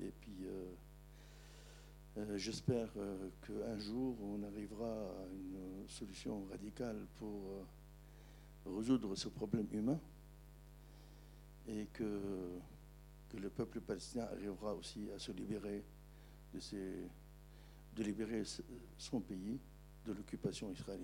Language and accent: French; South Governorate, Lebanon; moi, je suis Libanais. Là où on est, du sud du Liban, on voit Tiberiade, notre maison.